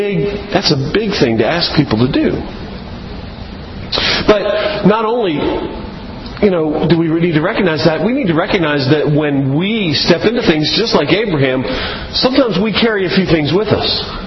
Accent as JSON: {"language": "English", "town": "Baltimore", "region": "Maryland", "country": "United States", "tie": "born or raised there", "also_born_or_lived": "Southern California", "said": "I grew up in Baltimore, so I had resumes out in Baltimore. We had lived in Southern California."}